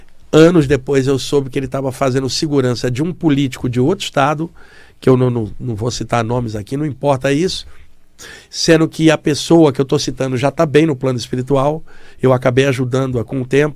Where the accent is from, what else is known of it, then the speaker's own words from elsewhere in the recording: Rio de Janeiro, Brazil; Como eu cresci na Baixada Fluminense, tinham pessoas de todas as áreas, muitos imigrantes do Nordeste estavam ali, inclusive minha mãe, que era baiana, bem morena, meu pai, branco, filho de portugueses